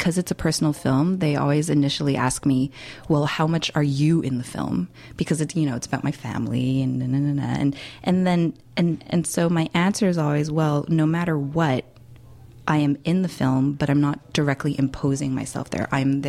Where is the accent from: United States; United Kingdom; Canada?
Canada; as Canadian, as like a first generation Canadian.